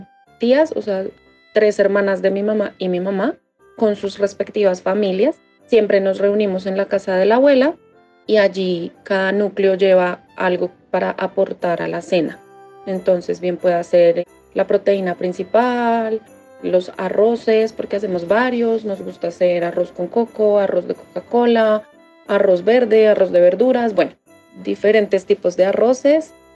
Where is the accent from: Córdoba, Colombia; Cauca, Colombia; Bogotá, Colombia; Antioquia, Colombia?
Bogotá, Colombia; nací y vivo en Bogotá.